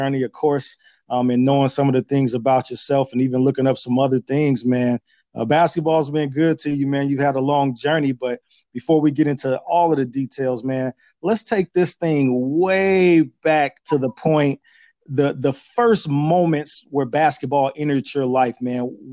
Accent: Chicago, Illinois, United States; As you guys know, my hometown is the city of Chicago.

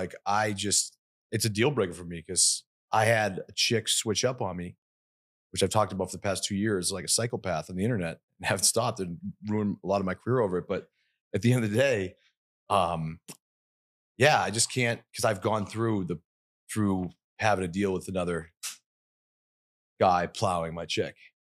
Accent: Boston, Massachusetts, United States; I came from Boston. It's like nice and quiet, normal there.

